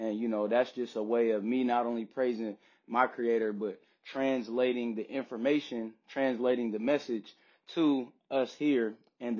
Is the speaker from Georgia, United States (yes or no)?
no; San Francisco, California, United States; I grew up in San Francisco, the Fillmore District, one of the most infamous districts in the West Coast, Harlem of the West. Moved to Hunters Point when I was 11.